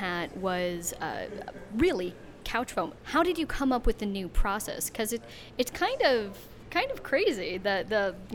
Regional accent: Lake Geneva, Wisconsin, United States; So, full disclosure, I'm from Wisconsin. I'm from a small town called Lake Geneva.

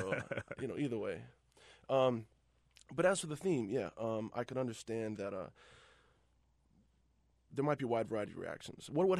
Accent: East Coast, United States; I grew up on the East Coast because my dad went to New York to play trumpet and stayed, and I came back.

